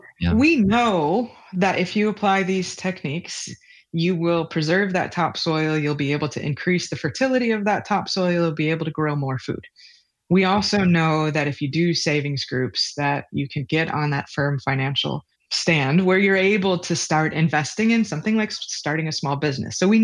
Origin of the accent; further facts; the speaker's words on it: United States; of people along the way who had these big dreams and maybe a little bit of a savior complex that I, as an American, can go solve these problems.